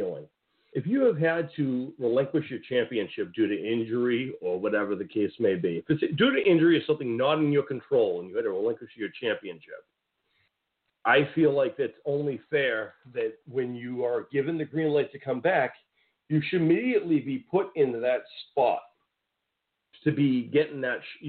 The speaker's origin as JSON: {"language": "English", "region": "New England", "country": "United States", "said": "So coming from New England, right? I'm from New England myself, which is a northeast part of the United States. If you can tell by my accent"}